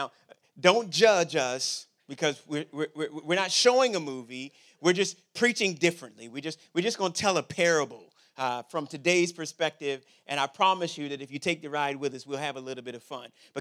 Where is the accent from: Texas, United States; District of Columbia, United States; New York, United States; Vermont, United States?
District of Columbia, United States; Washington; I'm from Washington, D.C. You may have been here when I've said that.